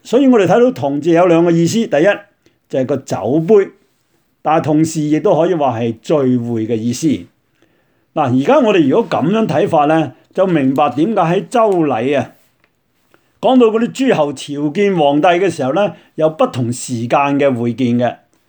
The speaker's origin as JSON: {"language": "Cantonese", "country": "China", "said": "大同嘅社会系不朽我哋中国人政治嘅理想。"}